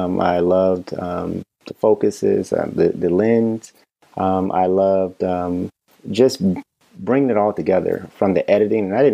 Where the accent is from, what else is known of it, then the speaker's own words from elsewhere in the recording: Wilmington, North Carolina, United States; now in Raleigh, United States; So I am African American. I'm born and raised in Wilmington, North Carolina. I'm on the coast. So I am a Carolina baby, but I have lived most of my life here, actually all of my life in North Carolina.